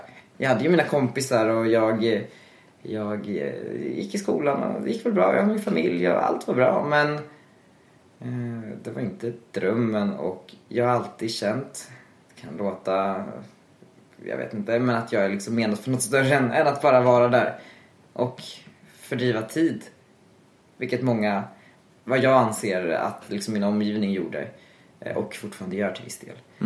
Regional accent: Västerås, Västmanland County, Sweden; moved away as an adult; now in Stockholm, Sweden; Jag kom till centralstationen från Västerås, där jag är ifrån. Som nybliven 18-åring

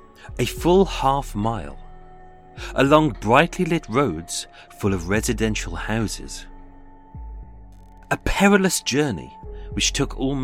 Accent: United Kingdom; Well, I am British.

